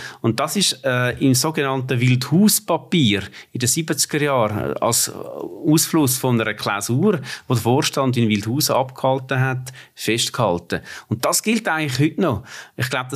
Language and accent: German; Aargau, Switzerland; ich bin ein Aargauer im Migrationshintergrund. Also, ich glaube, Weniger entscheidend ist die Aargauer Herkunft.